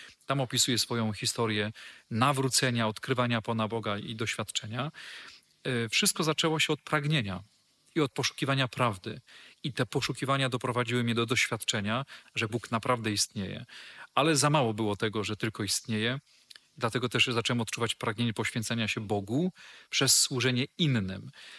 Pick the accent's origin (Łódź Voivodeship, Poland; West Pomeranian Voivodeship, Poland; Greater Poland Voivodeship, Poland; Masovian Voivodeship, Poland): West Pomeranian Voivodeship, Poland; Świdwin; Pochodzę dokładnie ze Świdwina w zachodniopomorskim. To jest Pojezierze Drawskie.